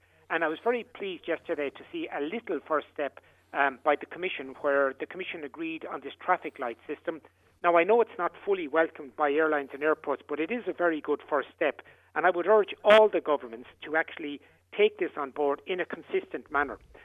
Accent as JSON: {"language": "English", "country": "Ireland", "said": "particularly as an Irishman"}